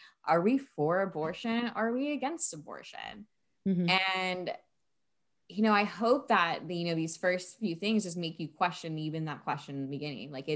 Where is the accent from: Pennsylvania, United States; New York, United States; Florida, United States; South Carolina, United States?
Florida, United States; with Sage and I come from Florida, I still live here and stuff.